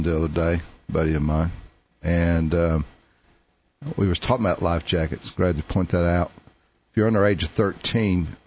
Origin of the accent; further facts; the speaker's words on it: Harker Heights, Texas, United States; I grew up around Lake Stillhouse, Lake Belton, Harker Heights area. Mm-hmm. Dad was military.